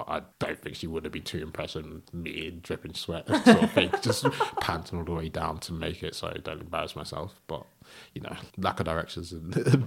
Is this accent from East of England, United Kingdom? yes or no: no; London, United Kingdom; I think obviously growing up in London, it's easier. I spent a lot of time outside of London because of school and uni